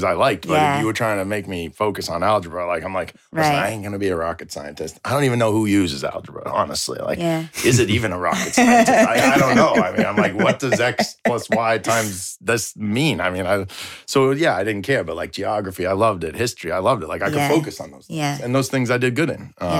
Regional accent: Melrose, United States; I grew up in Melrose, and I mean, I had those friends since, you know, kindergarten, elementary school.

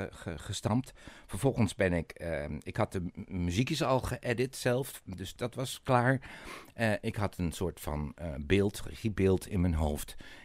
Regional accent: Roermond, Limburg, Netherlands; Op enig moment ben ik in mijn leven teruggegaan naar mijn geboortestad Roermond.

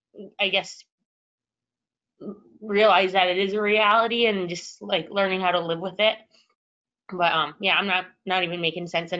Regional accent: Alaska, United States; And I wouldn't be who I am without Unicle and without growing up in Alaska and my parents, who are just so unbelievably supportive.

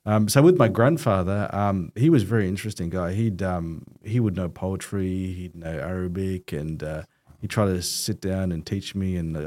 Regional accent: India; so my dad wanted me to, I'm Indian, right?

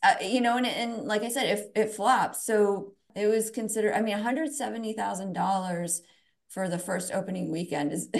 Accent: Pennsylvania, United States; Yeah, I grew up in Central Pennsylvania, and I literally have never been cow tipping before, nor do I know anyone who's ever been cow tipping.

